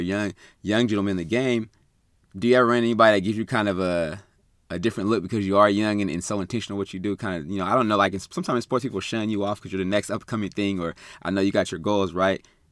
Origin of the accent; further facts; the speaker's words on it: Sacramento, California, United States; I'm from Sacramento too, been here.